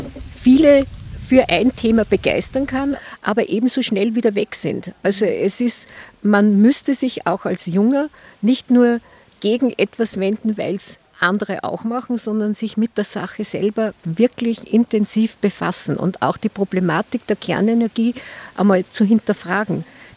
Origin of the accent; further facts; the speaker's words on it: Austria; zwar bei uns in Österreich erst um Zeit versetzt